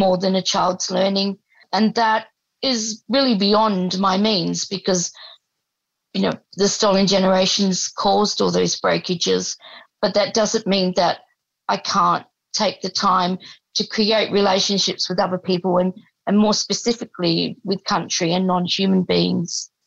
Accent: South Australia, Australia; I was born here on Gunnedah, so down in South Australia, and lived here all my life.

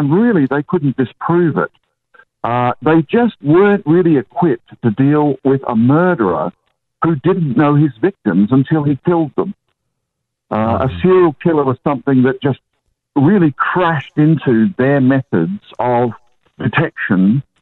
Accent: Australia; I'm an Australian teacher in South Australia.

